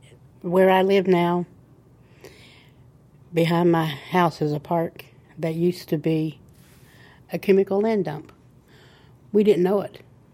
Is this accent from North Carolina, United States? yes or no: no; West Virginia, United States; I grew up in West Virginia. We burnt coal. So I've had it ever since I was a little kid.